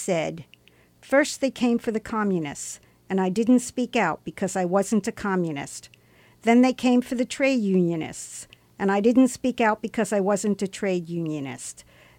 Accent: New York, United States; I grew up in New York seeing those photographs and film footage that other witnesses had taken.

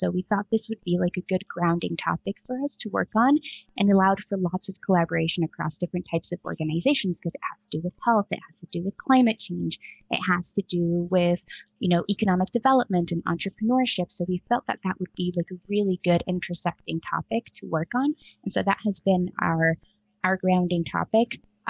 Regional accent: Costa Rica; And I'm from Costa Rica, and my background is in medicine and public health.

